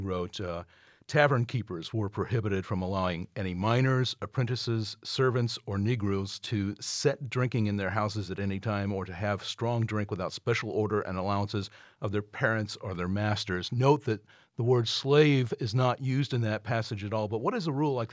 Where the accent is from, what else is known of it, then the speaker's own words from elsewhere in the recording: Illinois, United States; I grew up in Illinois, and I was an adult before somebody told me about black laws in Illinois